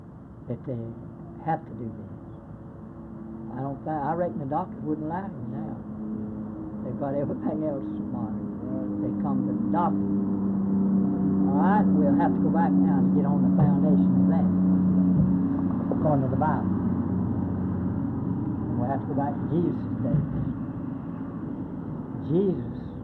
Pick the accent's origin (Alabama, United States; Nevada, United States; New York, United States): Alabama, United States; Stockton; born there; I was born in Stockton. In an old field right up there, just to the right of the highway above Stockton. 1903.